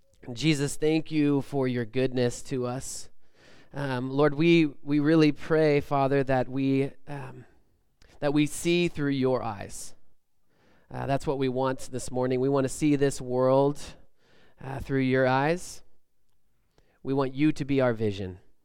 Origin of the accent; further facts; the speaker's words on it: Los Angeles, California, United States; moved away as an adult; now in Moses Lake, United States; But I am originally from Los Angeles.